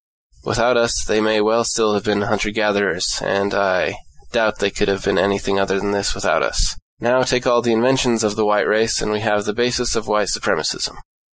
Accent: Pacific Northwest, United States; born there; Fortunately, I was born in the Northwest and still live here, which is somewhat of an exception.

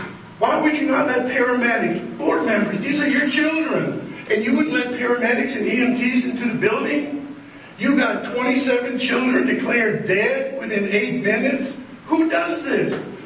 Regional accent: Sorrento, Florida, United States; I'm from Lake County, Florida, a town called Sorrento, Florida.

